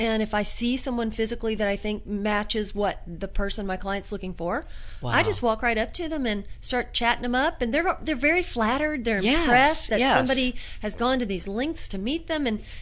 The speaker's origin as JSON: {"language": "English", "town": "Memphis", "region": "Tennessee", "country": "United States", "said": "I have my family, I'm from Memphis, and you know, my cousins live in Mississippi and Tennessee"}